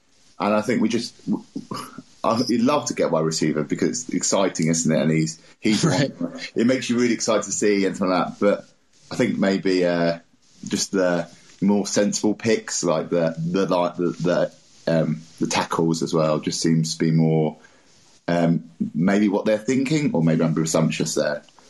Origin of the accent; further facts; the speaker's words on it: England, United Kingdom; I'm from England, by the way.